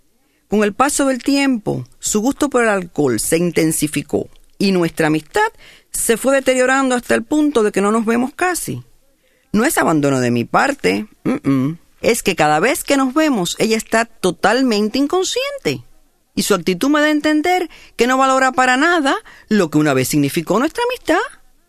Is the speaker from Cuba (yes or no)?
yes; Cuba; now in Alhambra, United States; soy originariamente de Cuba. Vivo ahora en Alhambra, California.